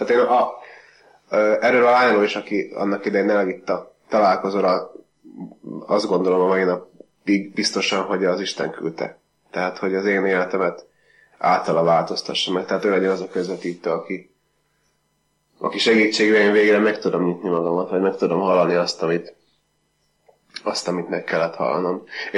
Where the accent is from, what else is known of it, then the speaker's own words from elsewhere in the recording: Kolárovo, Nitra Region, Slovakia; Gótán születtem, és jelenleg ott is élek a Felvidéken.